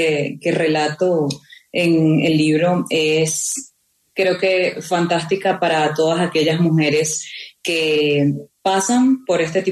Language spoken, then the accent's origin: Spanish; Colombia; el que digan que yo tengo una orden de aprehensión en mi país, en Colombia